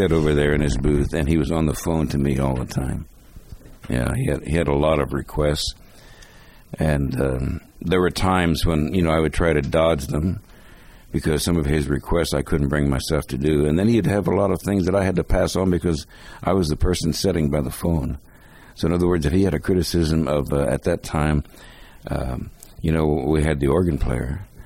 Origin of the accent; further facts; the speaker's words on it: Hayward, California, United States; as a kid growing up in Hayward